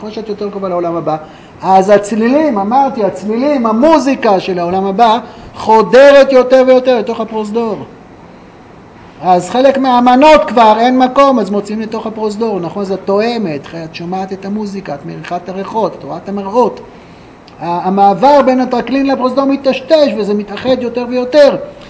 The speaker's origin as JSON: {"language": "Hebrew", "town": "Ra'anana", "region": "Central District", "country": "Israel", "tie": "born or raised there", "said": "כשהייתי ילד, הייתי מתפעל ברעננה"}